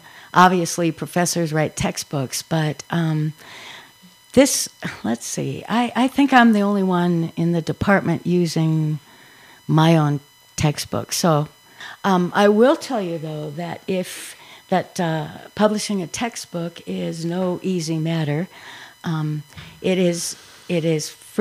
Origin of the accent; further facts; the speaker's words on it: Milbank, South Dakota, United States; That's where I grew up, on a farm outside of a small town called Milbank, South Dakota. Graduated from South Dakota State University.